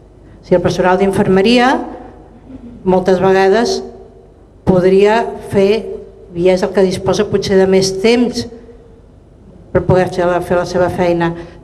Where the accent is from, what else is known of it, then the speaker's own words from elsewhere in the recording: Girona, Catalonia, Spain; Jo sóc de Girona, sóc infermera encara que no treballo